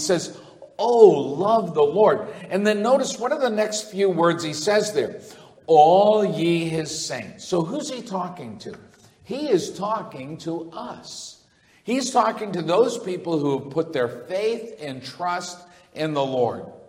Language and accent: English; Massachusetts, United States; oftentimes people in our community and where I grew up in Massachusetts, when you heard the word saints, you never thought of Christians.